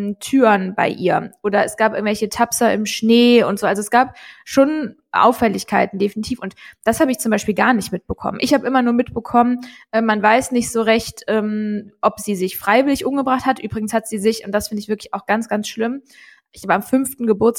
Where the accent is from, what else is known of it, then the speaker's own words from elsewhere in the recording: Rhineland, Germany; accent: Rhenish; Und die gute Laune dürfen wir ja nicht mehr durch unseren rheinischen Akzent verkörpern, deswegen müssen wir da andere Wege finden.